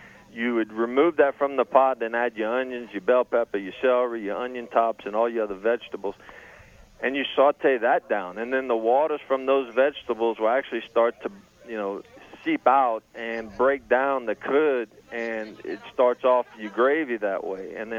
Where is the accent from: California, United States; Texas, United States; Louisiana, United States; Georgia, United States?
Louisiana, United States; I feel like I have an obligation as a Cajun person